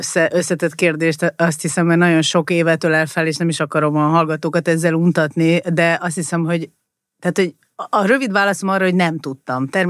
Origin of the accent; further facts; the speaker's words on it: Budapest, Hungary; Igen, hát én egy ilyen tipikus budapesti értelmiségi, több generációs értelmiségi családból származom